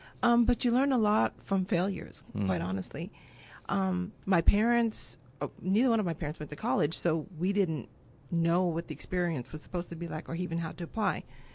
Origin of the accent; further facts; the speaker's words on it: Japan; I was born and raised in Japan, and my mother is a native Japanese woman, and my father is African American.